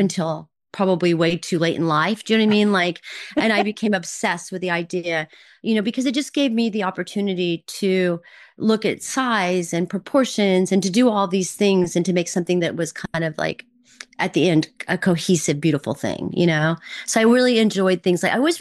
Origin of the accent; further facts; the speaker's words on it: Oklahoma, United States; Oh, originally I grew up in Oklahoma, right on the border of Kansas and Oklahoma. So Midwestern.